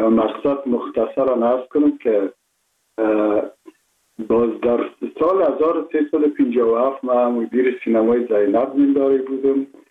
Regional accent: Kabul, Afghanistan; ما متولد شهر کابل هستم، هستم تاجک و از شهر کولی کابل که از پدر پدر از کابل هستم.

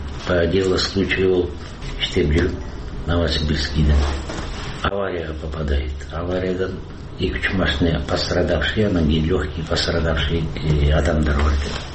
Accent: Bishkek, Kyrgyzstan; Фрунзе шаарында төрөлгөм. Өмүр бою жашагам.

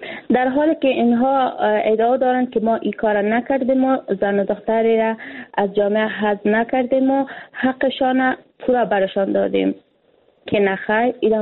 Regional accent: Afghanistan; ما یک افغان هستیم

